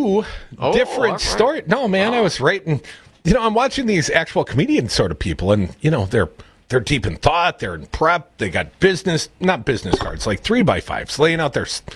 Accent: Deerfield, Wisconsin, United States; With a kid from my hometown at the time. I lived in Deerfield. We had both gone to Waterloo for the varsity football game, and another guy put us up to it.

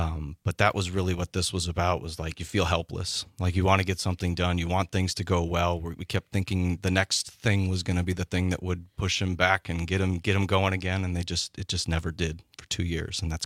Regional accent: Mineral Point, Wisconsin, United States; We had a show at the Mineral Point Opera House in my hometown, Mineral Point.

